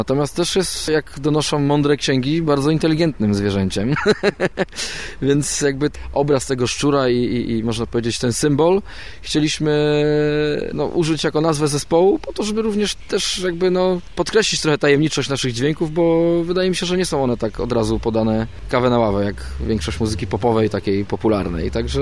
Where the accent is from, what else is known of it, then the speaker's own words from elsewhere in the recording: Poznań, Greater Poland Voivodeship, Poland; Tak, jesteśmy z Poznania, obydwaj.